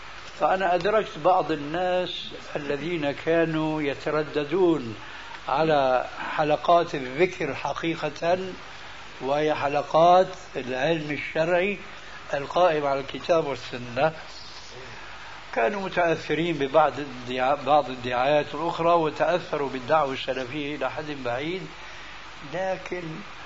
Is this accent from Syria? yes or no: yes; Syria; أول ما شاهدناه عندنا في سوريا